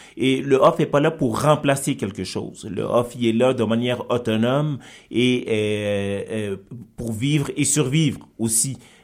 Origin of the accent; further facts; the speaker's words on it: Guinea; now in Canada; je suis au Québec depuis 1997, donc oui, je viens d'Afrique de l'Ouest, mais je me considère tout à fait plus québécois que guinéen.